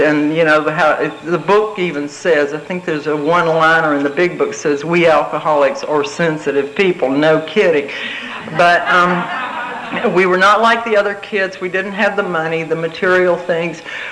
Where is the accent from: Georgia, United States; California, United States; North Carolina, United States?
Georgia, United States; Atlanta; born there; let you know that I was born in Atlanta, Georgia in 1947.